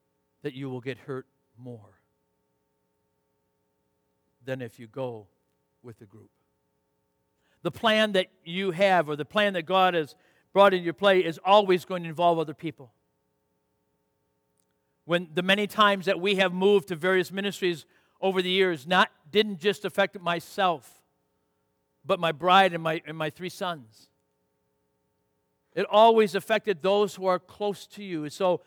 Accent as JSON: {"language": "English", "town": "Saginaw", "region": "Michigan", "country": "United States", "said": "the reason we moved back to the Michigan, and I'm from Saginaw originally"}